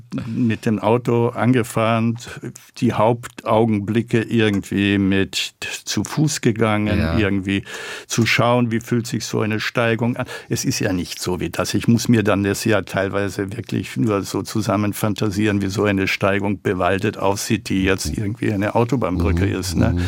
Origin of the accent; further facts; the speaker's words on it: Salzburg, Austria; bin ich ein Flüchtlingskind und ich bin die ersten 13 Jahre in den Baracken aufgewachsen in Salzburg